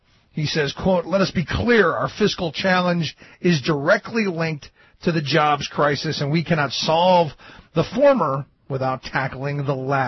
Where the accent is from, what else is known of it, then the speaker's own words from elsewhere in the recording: Cleveland, Ohio, United States; You know, I grew up in Cleveland, home of the Clean Air and Water Act, especially the water side of it.